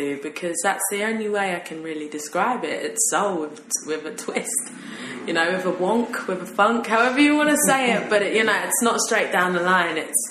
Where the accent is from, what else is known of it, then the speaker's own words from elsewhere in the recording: London, United Kingdom; My parents are from Ghana, which is where I shot the video for … I was born and raised in London, and it's interesting because I am a Londoner